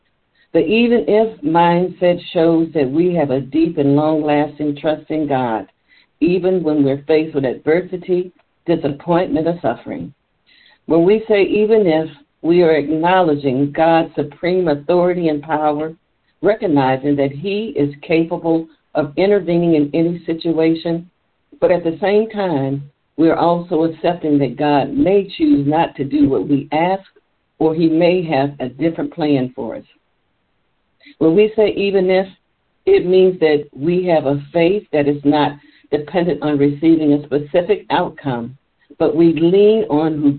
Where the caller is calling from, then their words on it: Maple Heights, Ohio, United States; I'm joining you from Maple Heights